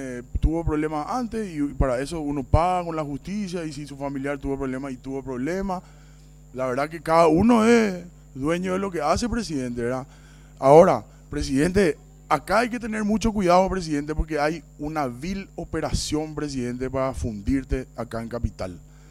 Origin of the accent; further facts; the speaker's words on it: Paraguay; todos somos paraguayos acá.